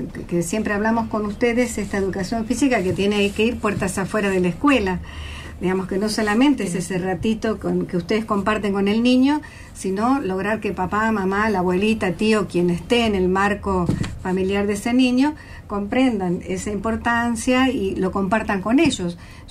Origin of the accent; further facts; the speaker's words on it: Buenos Aires, Argentina; Yo vengo de la ciudad de Buenos Aires